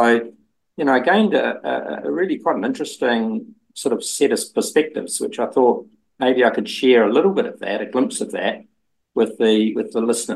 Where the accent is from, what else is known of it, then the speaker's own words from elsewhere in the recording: Taupiri, Waikato, New Zealand; I was born in Waikato in a place called Taupiri and raised on a dairy farm and went to St. Paul's in Hamilton and then from there to Canterbury University.